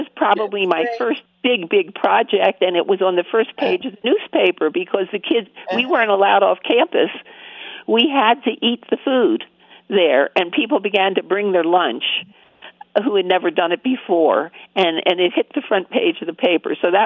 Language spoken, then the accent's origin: English; New Jersey, United States; moved away; I had just moved to Colorado and I was from New Jersey.